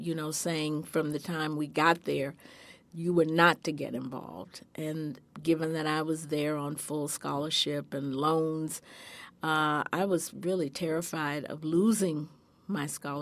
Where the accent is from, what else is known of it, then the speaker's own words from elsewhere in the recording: Memphis, Tennessee, United States; born there; I was born in Memphis, Tennessee in 1944.